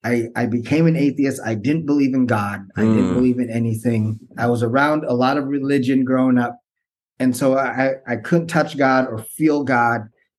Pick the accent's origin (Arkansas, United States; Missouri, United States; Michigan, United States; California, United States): California, United States; San Jose; So I grew up in San Jose, skateboarding.